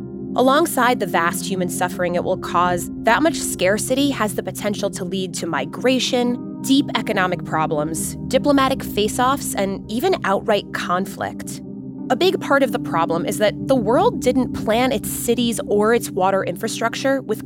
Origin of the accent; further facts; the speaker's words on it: New York City, New York, United States; So I grew up in New York, and we're actually kind of famous for our amazing tap water.